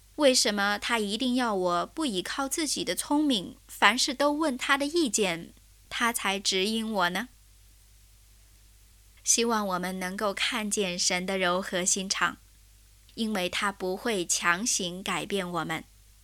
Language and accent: Chinese; China; 我们中国人就特别会表面上谦虚客气